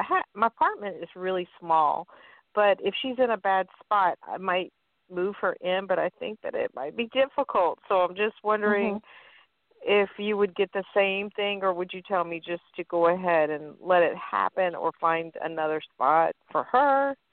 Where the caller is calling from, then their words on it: Louisiana, United States; I'm calling from Louisiana.